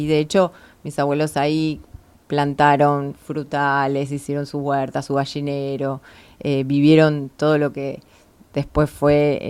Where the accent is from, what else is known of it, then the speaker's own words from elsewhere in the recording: Munro, Buenos Aires Province, Argentina; also born or lived in Córdoba; Vicente López, nací y viví en Munro, 26 años. Pero después me fui escapando a Escobar, a Pilar y hasta viví en Córdoba. Viví 3 años en Córdoba.